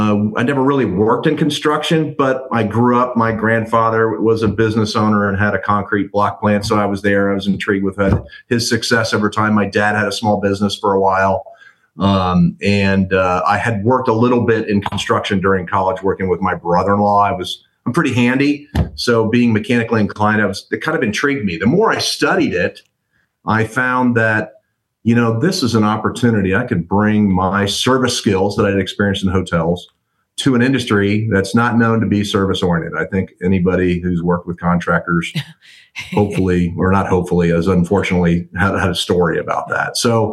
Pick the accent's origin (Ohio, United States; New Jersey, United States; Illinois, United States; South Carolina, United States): Ohio, United States; Columbus; So I am originally from Columbus, Ohio, and I went down to school at the University of Houston.